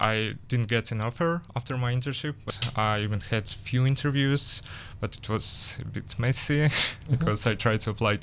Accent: Ukraine; English is a second language; moved away as an adult; now in Israel; No. So, I moved from Ukraine. Mm-hmm. And I was just graduated.

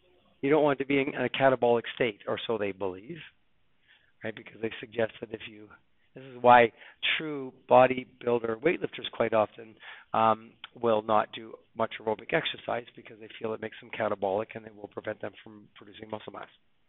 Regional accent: Australia; Yeah, we're all Australian, mate.

